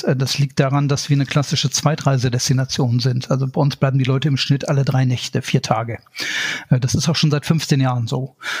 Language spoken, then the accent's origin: German; Rhineland, Germany; born there; moved away as an adult; also born or lived in Bavaria; now in Lüneburg Heath, Germany; Nein, ich bin ein geborener Rheinländer und bin über den Umweg Bayern, dann die TUI, in die Lüneburger Heide gekommen, vor jetzt 12 Jahren